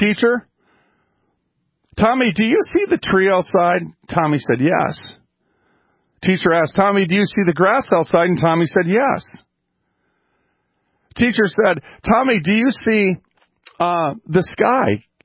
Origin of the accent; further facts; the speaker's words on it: Minneapolis, Minnesota, United States; I was raised in North Minneapolis, the hood. It was very common to see bars on windows and gunshots at night.